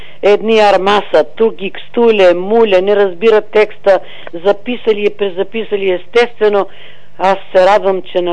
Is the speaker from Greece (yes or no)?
yes; Kastoria, Western Macedonia, Greece; а ние сме от Костур